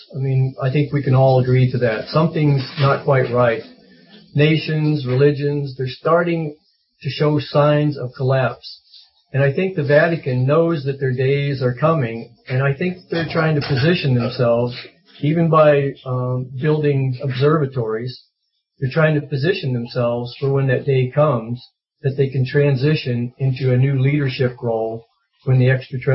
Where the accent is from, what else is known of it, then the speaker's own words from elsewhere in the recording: United States; sometimes I get embarrassed to even bring this up, being an American